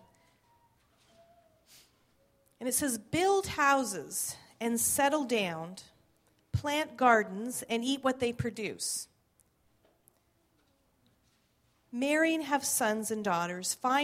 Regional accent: Toronto, Ontario, Canada; I'm Canadian. I was born in Toronto, so I'm just Toronto, Scarborough. I was brought up in Scarborough and lived there until I got married, and then we moved to Mississauga, and then we moved back to Scarborough for a little while, and then we moved back to Mississauga

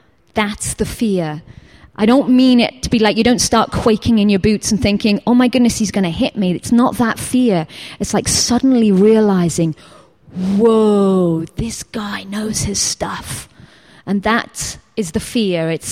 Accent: Middlesbrough, North East England, United Kingdom; I was a girl from Middlesbrough in the northeast of England.

